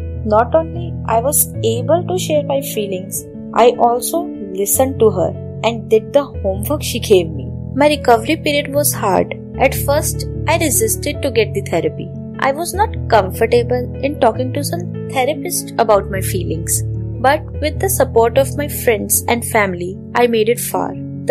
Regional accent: Delhi, India; I am from Delhi

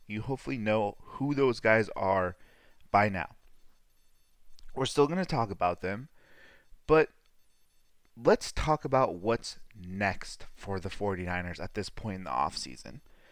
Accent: California, United States; I'm from Sonoma County, so we have horse racing here during the summertime at the fair.

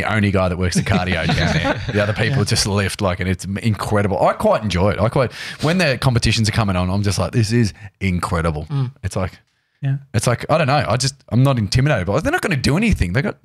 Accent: Brunswick, Victoria, Australia; I'm from Brunswick.

